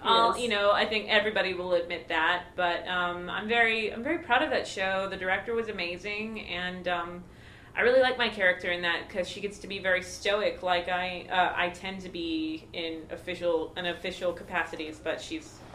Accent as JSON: {"language": "English", "town": "Philadelphia", "region": "Pennsylvania", "country": "United States", "also_born_or_lived": "Virginia / California", "said": "Yeah, my dad was in the military. So, yeah, so I'm from Philadelphia, but my brother's from San Diego. But both of our parents are from Texas."}